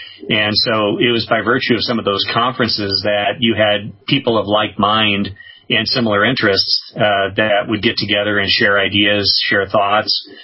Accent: St. Louis, Missouri, United States; as a child growing up in St. Louis, really was kind of pivotal in shaping my interest in UFOs and cattle mutilations. And I lived in St. Louis.

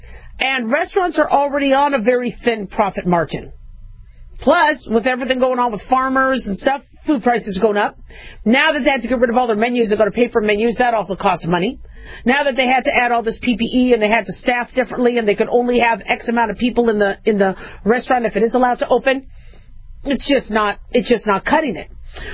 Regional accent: California, United States; I was originally from California, but I don't think I get to be called a Californian because that was a long, long time ago. But I'm still from California.

